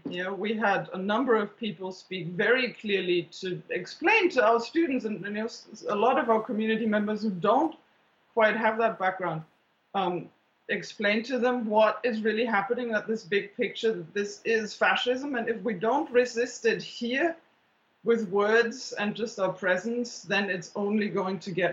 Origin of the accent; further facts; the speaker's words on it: Germany; accent: German; English is a second language; So, yeah, you might notice my German accent.